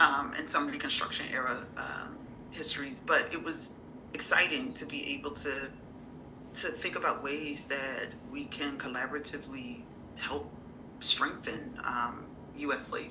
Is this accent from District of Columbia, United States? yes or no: yes; Washington, District of Columbia, United States; also born or lived in Brooklyn; I grew up also in Washington, D.C., and I've lived in Brooklyn before I moved to Nebraska.